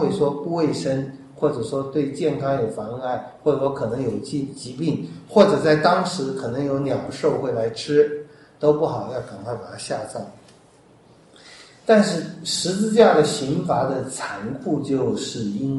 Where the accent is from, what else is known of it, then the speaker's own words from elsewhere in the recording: China; 我们中国人有一些很坏的习惯